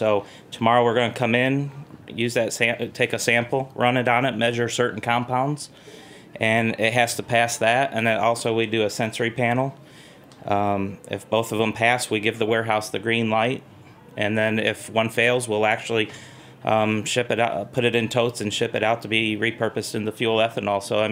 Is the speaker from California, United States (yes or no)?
no; Indiana, United States; now in Louisville, United States; I'm from Northern Indiana. I had a friend that had moved down to Louisville